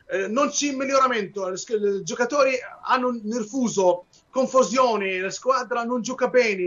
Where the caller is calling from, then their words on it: Benghazi, Libya; ti mando un grande abbraccio da Bengasi, da Libia, da parte mia, da parte di tutti i libici